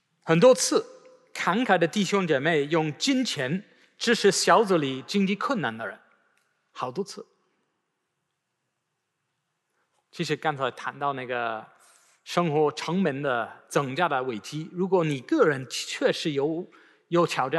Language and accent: Chinese; United Kingdom; 我们英国人容易把自己的房子当做一个城堡